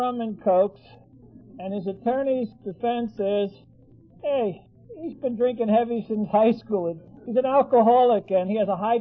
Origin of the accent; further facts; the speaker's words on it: Brooklyn, New York, United States; I was born and raised in Brooklyn, and I was born in an Italian neighborhood where everybody's name began